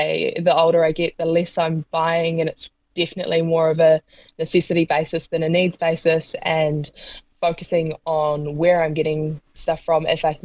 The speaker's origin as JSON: {"language": "English", "region": "Hawke's Bay", "country": "New Zealand", "tie": "born or raised there", "also_born_or_lived": "Otago", "lives_now": "Christchurch, New Zealand", "said": "I grew up in Hawke's Bay, so in the North Island, and then moved to Otago for university, and then slowly making my way back north, with Christchurch home for now."}